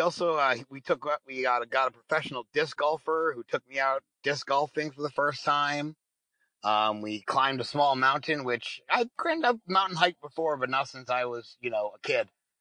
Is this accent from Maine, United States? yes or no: yes; Maine, United States; I'm a comedian from Maine